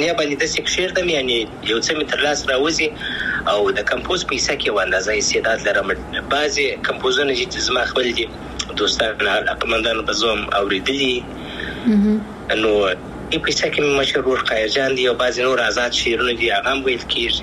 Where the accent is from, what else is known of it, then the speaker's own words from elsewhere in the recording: Afghanistan; افغانستان خو زما دی، زه افغان یم.